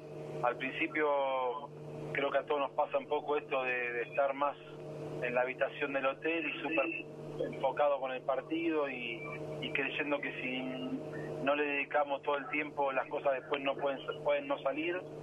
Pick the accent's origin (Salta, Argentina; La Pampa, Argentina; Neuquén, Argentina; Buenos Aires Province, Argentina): Buenos Aires Province, Argentina; Lanús; born there; Nací en Lanús Oeste y, bueno, ahora cuando me mudé a Lanús Este ahora.